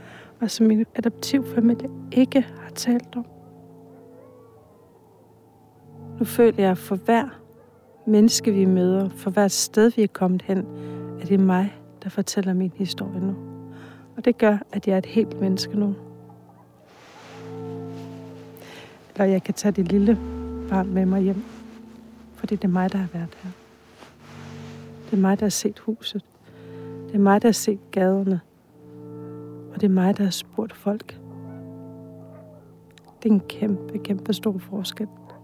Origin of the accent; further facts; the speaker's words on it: Sisimiut, Qeqqata, Greenland; Jeg vil tage hjem, at jeg er en stolt grønlænder. En stolt sisimiutter.